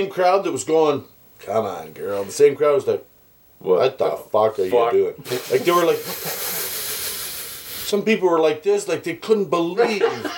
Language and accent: English; Canada; Even though I'm full-blooded, fucking love Canadian, love Canada, everything